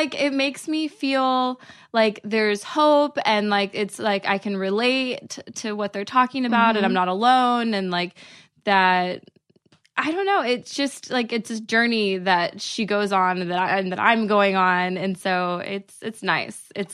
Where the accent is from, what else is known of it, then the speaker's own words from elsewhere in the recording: Texas, United States; moved away as an adult; now in Los Angeles, United States; So I'm originally from Texas. Nice. I moved to LA 10 years ago.